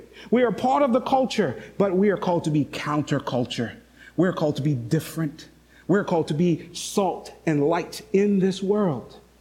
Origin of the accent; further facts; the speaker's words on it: St. Lucia; accent: St. Lucian; now in United States; I've been in the U.S. for 24 years. And you think my accent would be a little different, but it's not. I still speak like a St. Lucian. Certain words I say sound like a St. Lucian, and I can't do nothing about it.